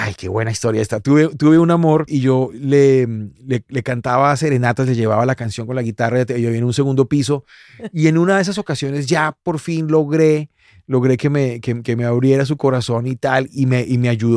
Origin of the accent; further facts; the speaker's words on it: Colombia; Somos un poco coquetos y como los colombianos somos muy diversos porque hay muchas regiones, ¿no?